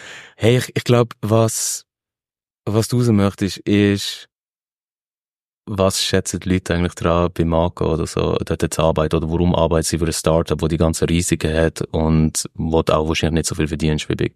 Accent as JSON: {"language": "German", "town": "Basel", "region": "Basel-Stadt", "country": "Switzerland", "said": "Als Basler, das darf ich nicht zu laut sagen. Ich liebe auch Basel."}